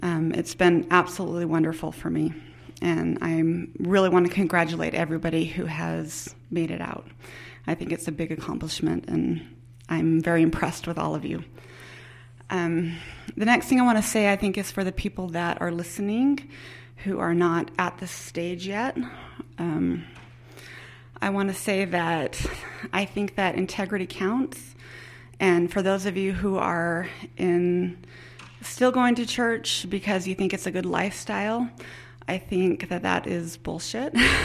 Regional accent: Pleasant Grove, Utah, United States; from Pleasant Grove. I'm going to try to make this short and sweet. I grew up Mormon, very Mormon.

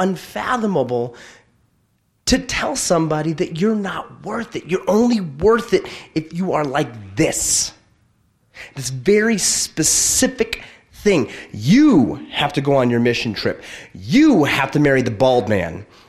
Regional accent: England, United Kingdom; But I'm English and several other things that are not French.

